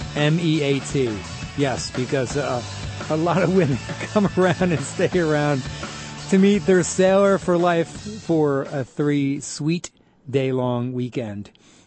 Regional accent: New Jersey, United States; I'm from New Jersey Shore.

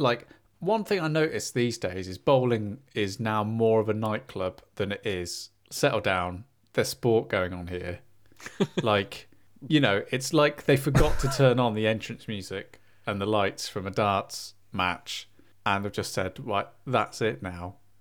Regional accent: United Kingdom; this is probably because we're British and it doesn't matter in other countries, but because we're British, we respect the sanctity of the line.

